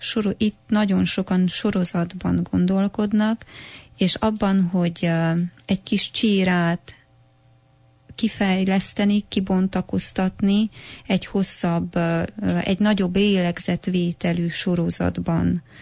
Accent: Romania; now in Canada; odahaza Romániában nincs az a rendszer, ami itt Kanadában nagyon jól működik

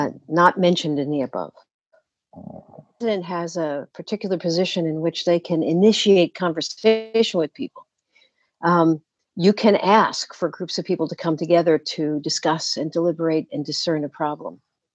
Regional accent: New York, United States; now in Richmond, United States; I'm originally a New Yorker and presently deeply into my Virginia roots, which extend back here.

